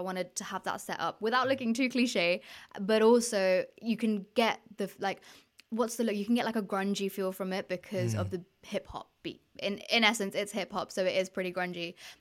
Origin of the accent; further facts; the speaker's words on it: United Kingdom; first language Telugu; bringing in my mother tongue, Telugu, which meant a lot because I didn't see that put up in the British Asian scene growing up.